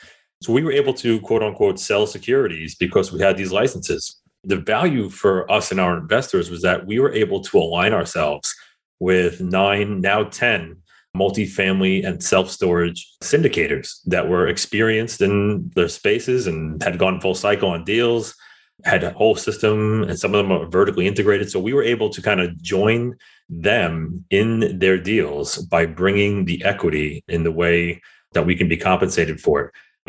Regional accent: New York City, New York, United States; I think it's a function of growing up in the New York City area and just having our network the way it is.

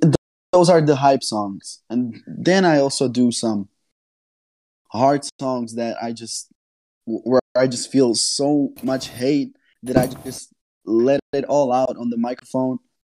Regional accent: Slovakia; English is a second language; Well, I'm from Slovakia. I'm sure not many people know the country, but it's basically next to Czech Republic, Austria, and Hungary.

